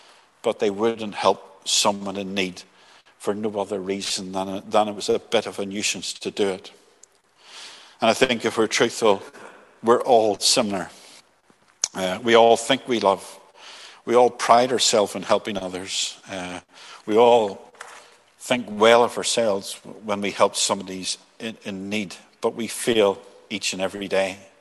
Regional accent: Belfast, Northern Ireland, United Kingdom; I grew up in Belfast. I was born the year the trouble started.

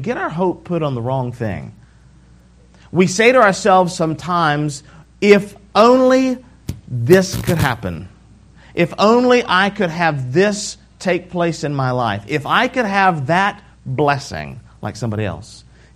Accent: Beaumont, Texas, United States; So, I grew up around Beaumont, Texas, and so close to the coast, but not as close as this, but close enough that when you dig a hole, it fills with water.

